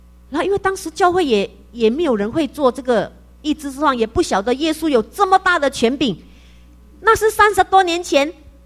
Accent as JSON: {"language": "Chinese", "country": "Malaysia", "tie": "born or raised there", "also_born_or_lived": "Taiwan", "said": "就回到我在马来西亚嘛哈，我就回到我的家乡"}